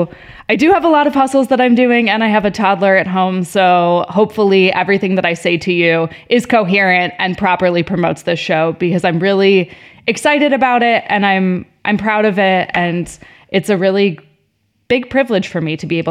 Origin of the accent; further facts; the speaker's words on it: Chicago, Illinois, United States; I wasn't from New York, I was from Chicago.